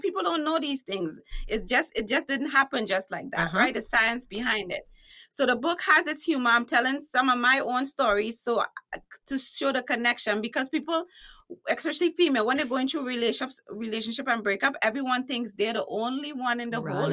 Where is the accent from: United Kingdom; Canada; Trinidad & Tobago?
Trinidad & Tobago; now in United States; Yeah, so now I'm fully American and Trinidadian. I mixed it up.